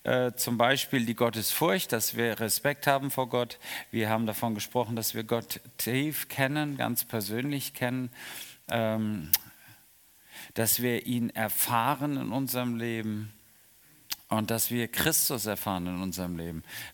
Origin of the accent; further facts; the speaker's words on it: Bad Ems, Rhineland-Palatinate, Germany; wir kommen aus Bad Ems, da waren die Römer, da ging der Limes durch.